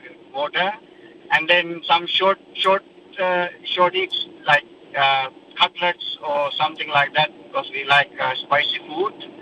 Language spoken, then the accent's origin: English; Sri Lanka; Hi, I'm from Sri Lanka originally.